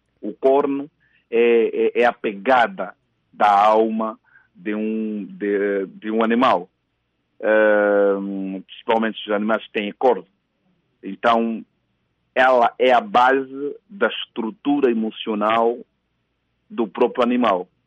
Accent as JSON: {"language": "Portuguese", "town": "Sambizanga", "region": "Luanda", "country": "Angola", "tie": "born or raised there", "said": "eu vivi também no Samzanga, onde eu cresci e aprendi as dificuldades cotidianas daquele povo e como se vive e como sobrevive."}